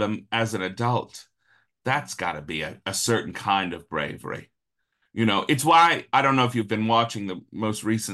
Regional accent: Wilkes-Barre, Pennsylvania, United States; He grew up in Scranton, I grew up in Wilkes-Barre.

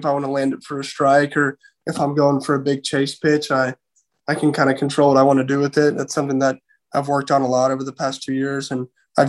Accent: Houston, Texas, United States; he's from Houston and I'm from the Houston area.

